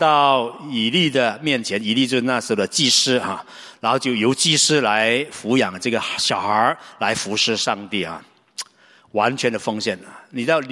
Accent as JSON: {"language": "Chinese", "country": "China", "said": "我们中国人、华人啊，基本上都非常的希望我们的什么孩子们能够成龙成凤啊"}